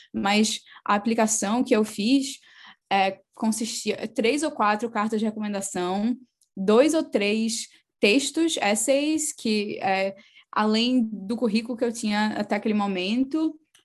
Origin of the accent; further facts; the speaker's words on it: Recife, Pernambuco, Brazil; also born or lived in Boston / Maine; Eu saí aqui do Recife quando eu estava prestes a começar o terceiro ano. E eu ia fazer um intercâmbio de 6 meses e voltar para o Brasil.